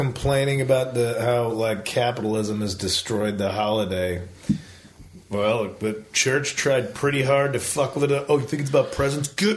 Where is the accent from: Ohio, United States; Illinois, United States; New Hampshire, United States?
Illinois, United States; Chicago; I grew up in Chicago, but tell me how Georgia got cold in the winter, Dave.